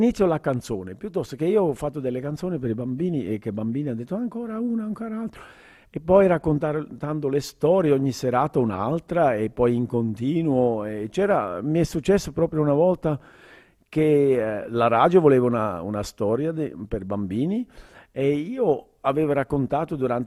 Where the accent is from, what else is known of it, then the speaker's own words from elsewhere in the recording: Switzerland; se io vengo dalla Svizzera e faccio un concerto, gli americani erano molto interessati